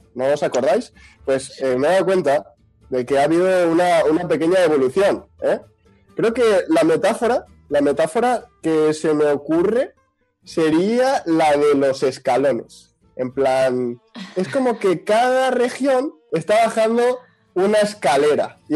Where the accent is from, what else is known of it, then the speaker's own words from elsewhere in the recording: Xàtiva, Valencian Community, Spain; Aquí, por ejemplo, en mi pueblo, en Chátiva, pues, no sé, ya habíamos salido a tomarnos unas cañas